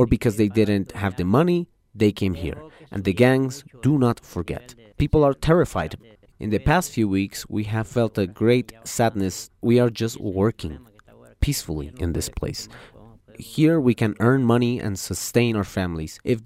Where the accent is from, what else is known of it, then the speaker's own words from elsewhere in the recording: El Salvador; because we truly are Latinos, I am from El Salvador